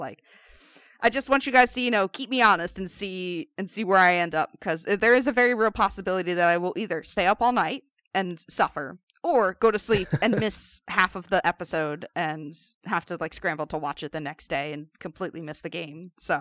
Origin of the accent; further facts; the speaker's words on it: Philadelphia, Pennsylvania, United States; I'm from the Philadelphia area, so we do say a lot of things differently.